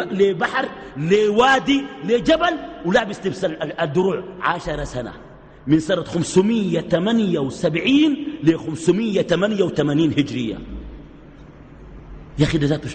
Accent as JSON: {"language": "Arabic", "country": "Sudan", "said": "لكن تخيل الإمام عندنا في السودان مرتبه كم؟"}